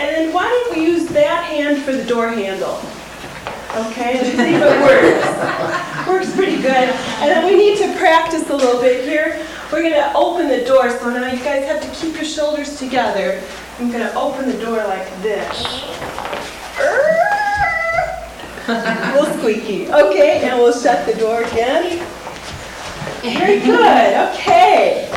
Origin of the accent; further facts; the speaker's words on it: Iowa, United States; We're from Iowa, so let's say that she lives in this big, beautiful, white farmhouse.